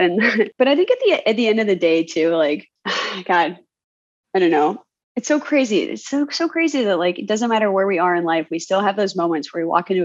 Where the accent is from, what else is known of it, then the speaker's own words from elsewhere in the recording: Portland, Oregon, United States; I'm also from Portland, Oregon, and like tattoos are just like very much like a cultural thing in the Pacific Northwest.